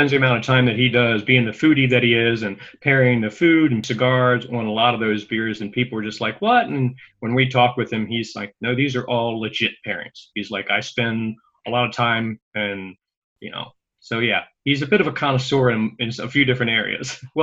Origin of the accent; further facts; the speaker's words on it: Maryland, United States; I'm originally from Maryland and back in the area.